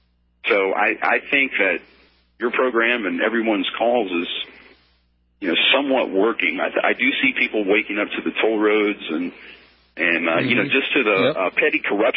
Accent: Texas, United States; Even, you know, my family, we're from Central Texas, and we're very conservative.

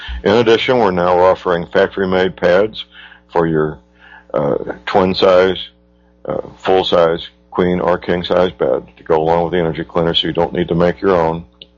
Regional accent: St. Louis, Missouri, United States; answered by very polite young men and women in St. Louis, Missouri, my hometown, 24 hours a day.

